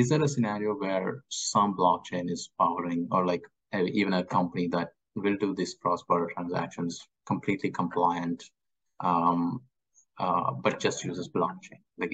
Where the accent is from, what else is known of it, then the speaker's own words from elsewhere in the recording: India; now in United States; I grew up in India and I moved to the US and I do a USD to rupee conversion all the time.